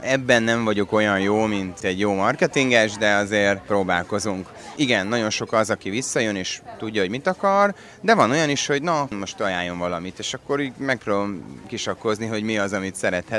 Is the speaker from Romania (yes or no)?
yes; Satu Mare, Satu Mare County, Romania; Tömbházban nőttem föl, városba, Szatmáron.